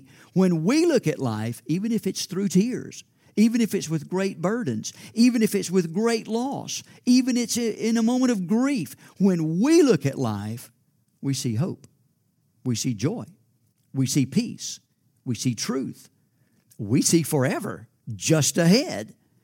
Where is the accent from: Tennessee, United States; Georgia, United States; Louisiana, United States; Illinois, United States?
Georgia, United States; But she grew up in southern Pennsylvania. I grew up in South Georgia.